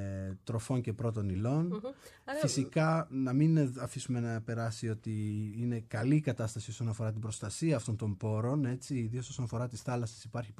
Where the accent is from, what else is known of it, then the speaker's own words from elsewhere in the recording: Makri, Eastern Macedonia and Thrace, Greece; μεγάλωσα δίπλα στη γη, κατάγομαι από την Αλεξανδρούπολη, συγκεκριμένα από το χωριό της Μάκρης